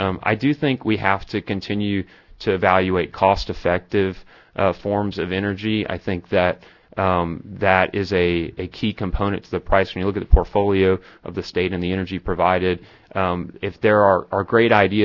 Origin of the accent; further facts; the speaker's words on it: Tampa, Florida, United States; I grew up in Tampa, and electric was what we had.